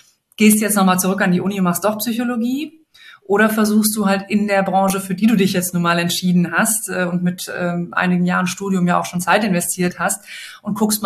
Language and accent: German; Bonn, North Rhine-Westphalia, Germany; Köln, wir kommen beide aus Bonn, ist irgendwie um die Ecke